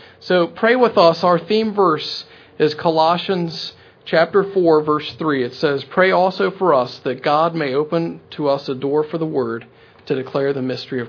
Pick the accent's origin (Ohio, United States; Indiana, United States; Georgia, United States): Georgia, United States; Lawrenceville; We're from Lawrenceville, so we've been pretty close to home with the arrival of Madeline